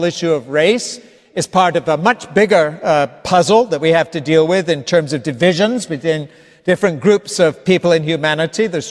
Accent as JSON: {"language": "English", "region": "Scotland", "country": "United Kingdom", "tie": "born or raised there", "moved": "yes", "lives_now": "United States", "said": "now an American citizen, by the way, 20 years ago, just this month. I'm proud of that fact. But growing up in Scotland"}